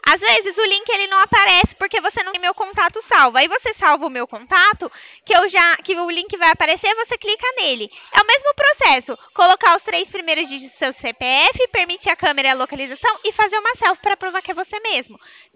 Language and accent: Portuguese; Araras, São Paulo, Brazil; eu sou de Araras